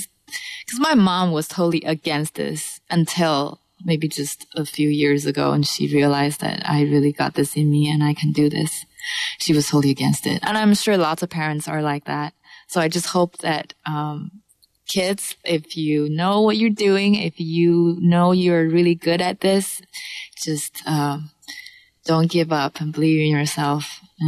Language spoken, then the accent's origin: English; Harbin, Heilongjiang, China; Because my hometown is not as big as Shanghai or Beijing or Hong Kong. And that's where I played when I was there for the last 5 months. I played in Hong Kong, my concert, and Shanghai. So I will go back to Harbin again